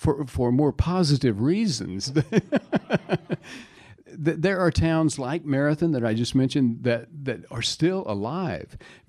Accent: Waco, Texas, United States; accent: Waco twang; Well, I am a Native Texan. I'm from Waco. Dave and I were talking earlier about how I wrote speeches for Ann Richards, and since both of us were from Waco, I had grown up hearing that Waco twang.

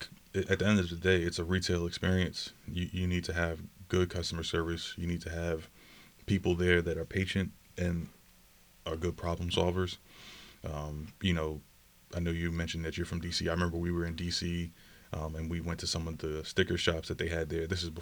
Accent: New York City, New York, United States; now in Buffalo, United States; I'm originally from New York City.

